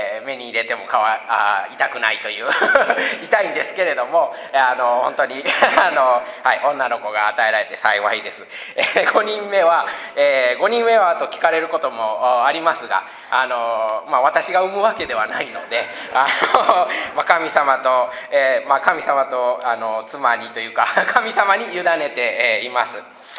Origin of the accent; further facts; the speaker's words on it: Osaka, Japan; moved away as an adult; now in Santa Clarita, United States; あ、4世、3世で、で中を取って3世半という形ですが、大阪で生まれ未信者の家庭で、育ちました。高校卒業後に今私が住んでいるサンタクラリータというところ